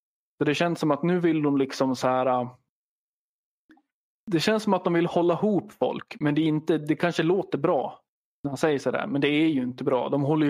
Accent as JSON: {"language": "Swedish", "country": "Sweden", "said": "hur kan jag som svensk, hur kan jag som människa"}